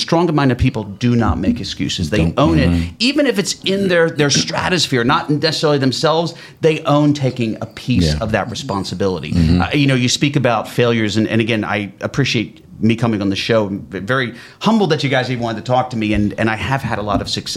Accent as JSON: {"language": "English", "region": "New Jersey", "country": "United States", "tie": "born or raised there", "said": "And I grew up in South Jersey."}